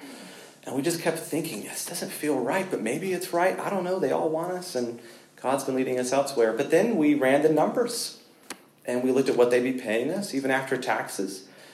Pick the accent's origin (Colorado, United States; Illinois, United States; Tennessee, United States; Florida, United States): Florida, United States; Holland, Michigan? I'm from Florida.